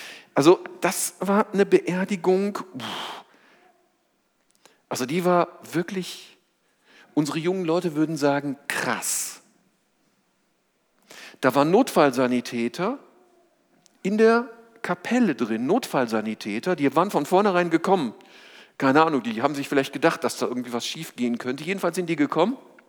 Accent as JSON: {"language": "German", "region": "North Rhine-Westphalia", "country": "Germany", "accent": "Rhenish", "said": "meine Sprache verrät mich etwas. Ich komme ja aus dem Rheinland, aus der Kölner Gegend"}